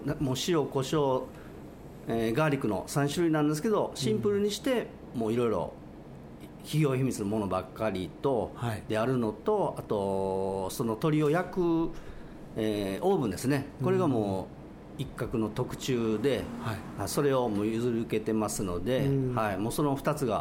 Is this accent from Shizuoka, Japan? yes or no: no; Kobe, Hyogo, Japan; もうぜひ地元神戸でこの味をやってみたいと。